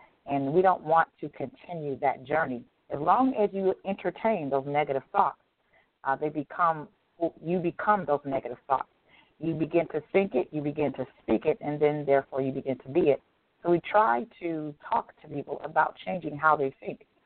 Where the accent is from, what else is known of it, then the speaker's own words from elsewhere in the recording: Detroit, Michigan, United States; as my friend Pamela says, Detroit homie. We use that word anymore, but okay, it'll work for today. Another Detroit native.